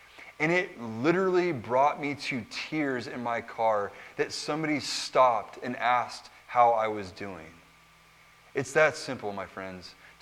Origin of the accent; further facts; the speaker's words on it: California, United States; you know, I'm from California. So the first time I ever saw real snow, we went to Salt Lake City